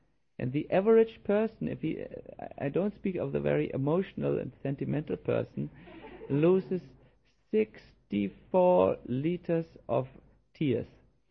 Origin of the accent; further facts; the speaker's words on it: Germany; English is a second language; We come from Germany, and I will now give you a little verse from the Goethe poet.